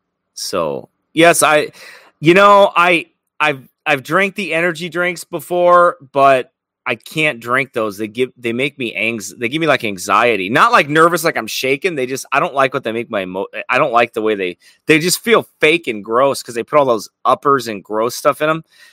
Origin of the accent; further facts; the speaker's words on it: Iowa, United States; Now, I'm from Iowa. Illinois-Iowa border, that is.